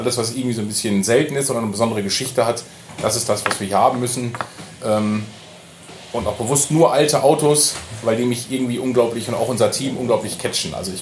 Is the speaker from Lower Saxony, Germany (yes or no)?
yes; Cloppenburg, Lower Saxony, Germany; Ich bin 1983 geboren, gebürtiger Kloppenburger